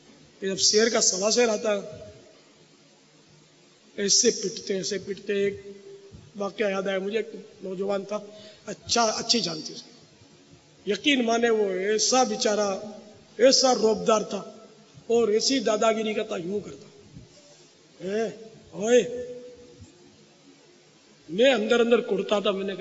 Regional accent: Karachi, Sindh, Pakistan; born there; میں تو پیدائشی پاکستانی ہوں, باب المدینہ میرا مولد ہے, میرا پیدائشی وطن باب المدینہ ہے.

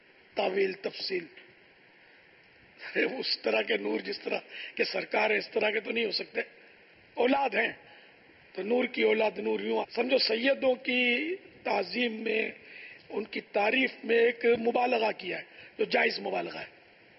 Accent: Karachi, Sindh, Pakistan; born there; تو پہلے زمزم نگر حیدرآباد اترے، اس کے بعد باب المدینہ آ گئے، پھر 1950 میں میری باب المدینہ کراچی میں پیدائش ہوئی الحمدللہ. تو یوں میں تو یہ کہا کرتا ہوں کہ میں تو اصلاً نسلاً پاکستانی ہوں

